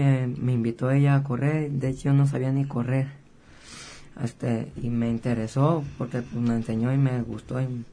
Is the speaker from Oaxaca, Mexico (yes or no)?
no; El Grullo, Jalisco, Mexico; Soy del Grullo.